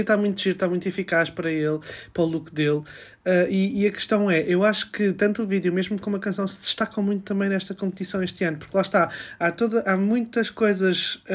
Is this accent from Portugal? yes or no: yes; Portugal; vamos fazer isso mesmo sendo portugueses